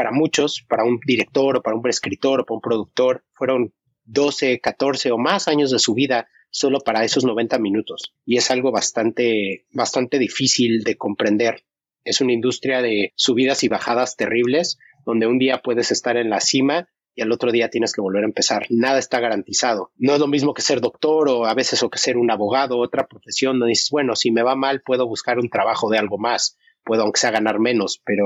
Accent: Mexico; también somos los latinos, no nada más los mexicanos

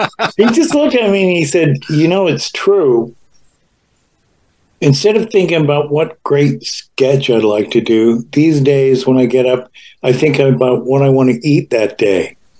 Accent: Canada; now in New York, United States; I'm a Canadian in New York

